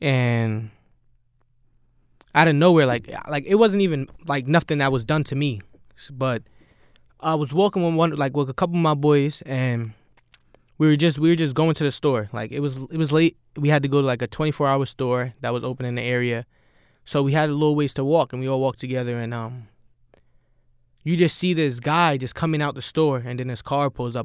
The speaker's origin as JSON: {"language": "English", "town": "Jersey City", "region": "New Jersey", "country": "United States", "tie": "born or raised there", "said": "growing up in Jersey City, you don't see people really being there for you."}